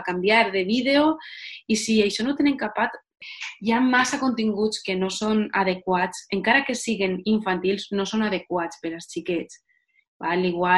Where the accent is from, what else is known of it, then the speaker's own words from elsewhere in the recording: Valencian Community, Spain; first language Valencian; la meva llengua afectiva és la llengua en la que jo m'he criat, la llengua de tota la meva família i de la majoria dels meus amics.